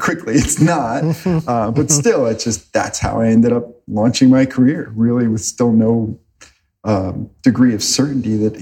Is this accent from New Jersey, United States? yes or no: yes; New Jersey, United States; Grew up in New Jersey. I actually went to college about a mile from my home at the College of New Jersey. So, but you know, 22 years old, I really never ventured out of central New Jersey.